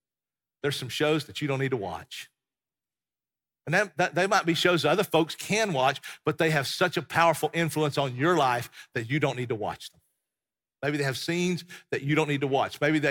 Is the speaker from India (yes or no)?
no; Tennessee, United States; I came to that when I was 17 years old on a bus from East Tennessee with my church.